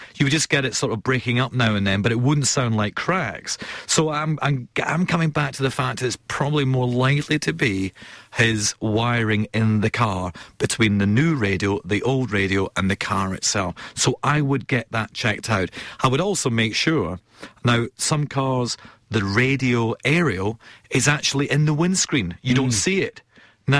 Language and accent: English; Scotland, United Kingdom; I'm Scottish. I only want to spend £2, £2 on a keyboard.